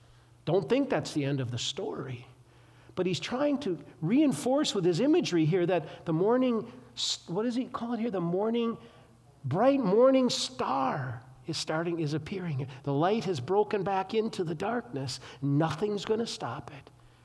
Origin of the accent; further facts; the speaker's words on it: Minnesota, United States; we come from Minnesota, 3M country, where they have post-it notes